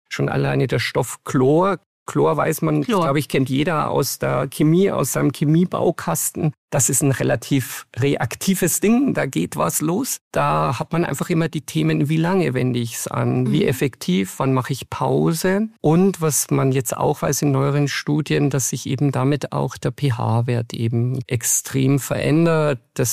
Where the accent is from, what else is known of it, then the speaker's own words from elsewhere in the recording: Bavaria, Germany; als Bayer